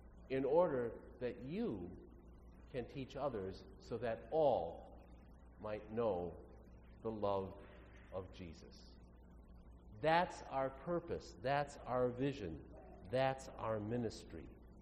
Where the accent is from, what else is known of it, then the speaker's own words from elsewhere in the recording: Williamsburg, New York, United States; and I come from Williamsburg.